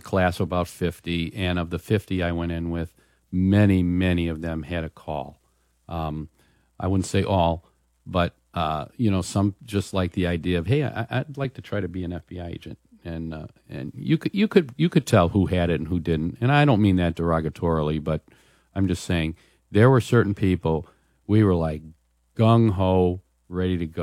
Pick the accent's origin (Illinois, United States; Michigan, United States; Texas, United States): Illinois, United States; Chicago; You know, I'm from Chicago, and I remember when I went through the training academy